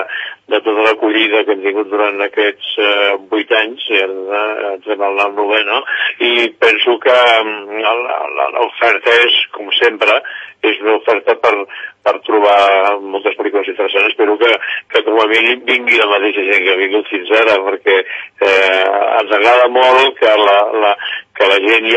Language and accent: Catalan; Sant Cugat del Vallès, Catalonia, Spain; soc fora de Barcelona, i, bueno, de Sant Cugat